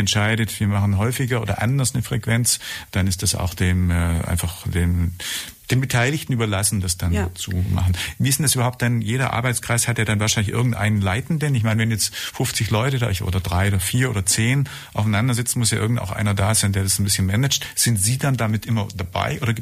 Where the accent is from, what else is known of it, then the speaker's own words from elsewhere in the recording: Safranberg, Baden-Württemberg, Germany; also ich komme ja, geboren in Safranberg und Elternhaus ist dort